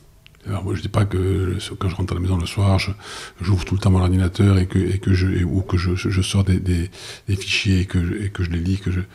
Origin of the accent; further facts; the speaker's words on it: Bastia, Corsica, France; moi mes tripes et mon cœur sont bien sûr à Bastia, bien sûr au village